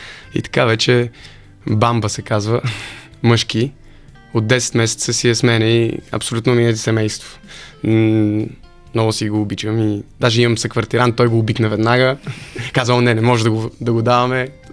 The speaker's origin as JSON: {"language": "Bulgarian", "town": "Malaga", "region": "Andalusia", "country": "Spain", "tie": "born or raised there", "said": "Аз израснах в Испания всъщност, в Малага, най-на юг. И живеехме в една къща, дето се виждаше Гибралтарския проток от нашата тераса."}